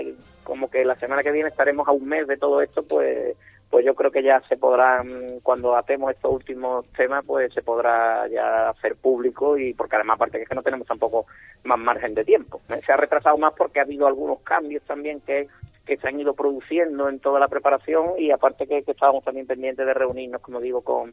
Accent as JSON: {"language": "Spanish", "region": "Andalusia", "country": "Spain", "said": "nosotros somos sevillanos, pero bueno, de la ciudad al lado, ¿no?"}